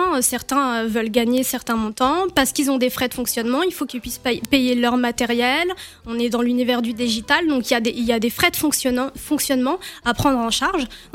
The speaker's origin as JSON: {"language": "French", "town": "Rouen", "region": "Normandy", "country": "France", "tie": "born there", "said": "Donc, je suis née à Rouen, hein. Je suis née ici en France, j'ai étudié à la Sorbonne pendant 4 ans"}